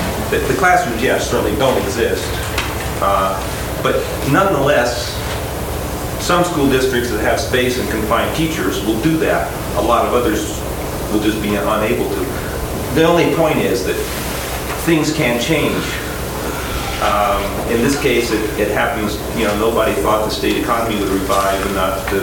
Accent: California, United States; I'm about your age, and so I grew up in California

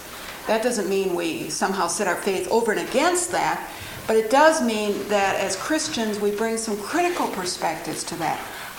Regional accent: Chicago, Illinois, United States; I'm from Chicago

